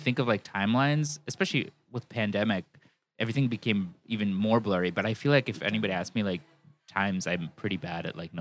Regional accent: Worcester, Massachusetts, United States; Worcester. It isn't. it's actually, I mean, it's diverse for Massachusetts.

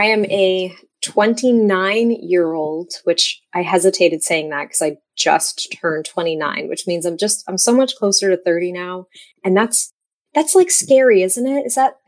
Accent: New England, United States; And I am originally from New England.

